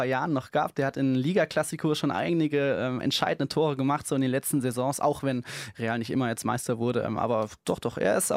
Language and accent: German; Hesse, Germany; Ich bin nicht Münchner, ich bin Hesse.